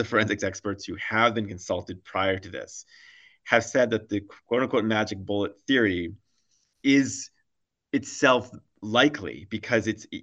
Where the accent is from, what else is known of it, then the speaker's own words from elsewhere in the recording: United States; But as an historian and as an American myself, I want to know the most information